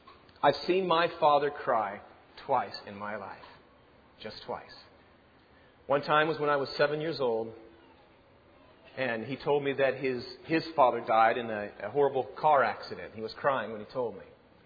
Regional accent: Texas, United States; I was raised in Texas and never heard of that.

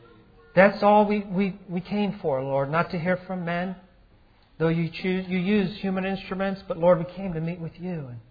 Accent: Philadelphia, Pennsylvania, United States; also born or lived in Colorado; I lived in Colorado for 10 years and I grew up in Philadelphia.

